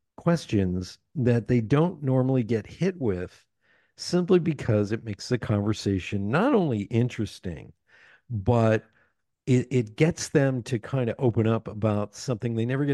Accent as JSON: {"language": "English", "region": "Pennsylvania", "country": "United States", "also_born_or_lived": "New York City", "said": "because I'm from Pennsylvania, but I lived most of my adult life in New York City."}